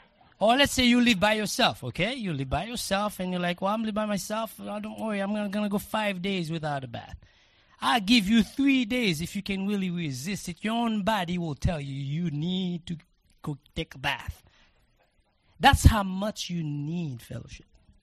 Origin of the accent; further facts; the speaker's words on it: Haiti; I was born and raised in Haiti.